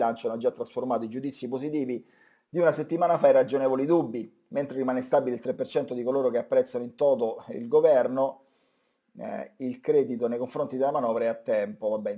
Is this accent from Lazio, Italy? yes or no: yes; Rome, Lazio, Italy; sono romano, ho la mia identità e ho anche il mio accento